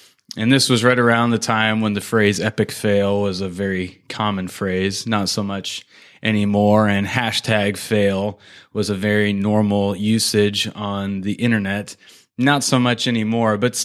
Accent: Salem, Oregon, United States; I ended up moving to Salem, Oregon, which was my hometown, the city I grew up in.

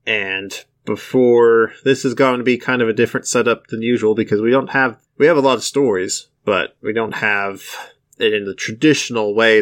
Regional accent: Kansas, United States; here in my home state of Kansas

